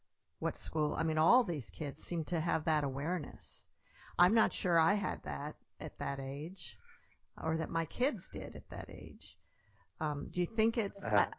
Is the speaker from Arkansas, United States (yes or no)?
no; Pennsylvania, United States; I grew up partially in Lancaster County, Pennsylvania, which isn't too far from there.